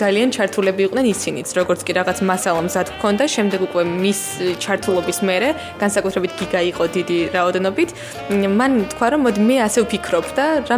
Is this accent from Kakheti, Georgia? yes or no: no; Guria, Georgia; ამიტომ არის რომ რაღაც გურული ვარ და გურული სიჩქარეც წელს ესე